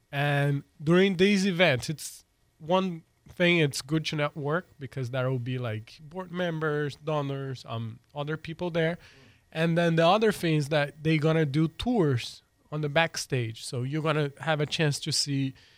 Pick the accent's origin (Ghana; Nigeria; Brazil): Brazil; Rio de Janeiro; English is a second language; now in Pensacola, United States; So I'm originally from Rio, Brazil.